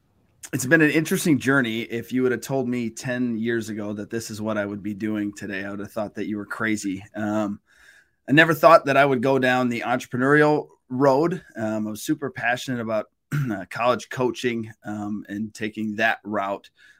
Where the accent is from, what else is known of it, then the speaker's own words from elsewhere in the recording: Minnesota, United States; But I'm from Minnesota. My family had just moved to Ohio.